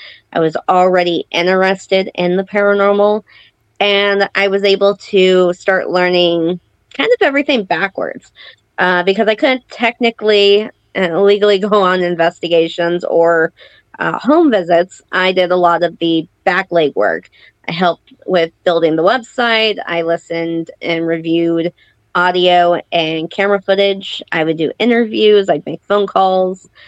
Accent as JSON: {"language": "English", "town": "Springfield", "region": "Missouri", "country": "United States", "tie": "born or raised there", "said": "I grew up in Springfield, Missouri, so the Joplin Spooklight was a big one"}